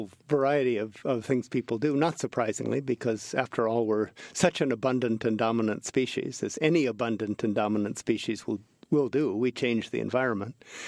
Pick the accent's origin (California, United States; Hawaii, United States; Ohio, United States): Hawaii, United States; Honolulu; I was born in Hawaii and was fortunate enough to be raised in the forest above the city of Honolulu